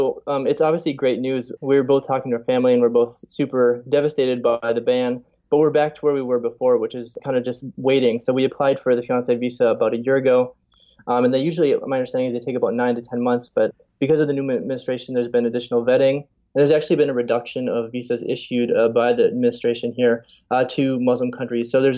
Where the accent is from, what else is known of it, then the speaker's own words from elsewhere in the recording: United States; Me as an American, it's difficult for me to go to Iran, and she obviously can't come to the U.S.